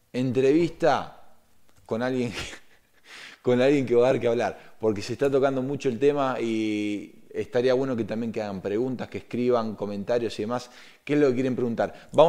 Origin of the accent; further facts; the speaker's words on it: Uruguay; Digo, no, soy uruguayo.